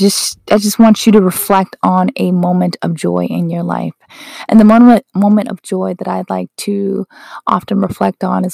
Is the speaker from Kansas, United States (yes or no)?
no; Wisconsin, United States; I'm from Wisconsin, but we drove to Egg Harbor, Wisconsin.